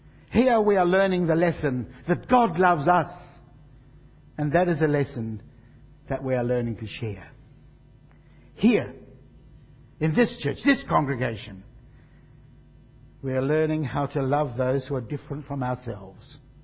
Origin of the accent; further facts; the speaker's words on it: Broken Hill, New South Wales, Australia; Now, years ago, I grew up in Broken Hill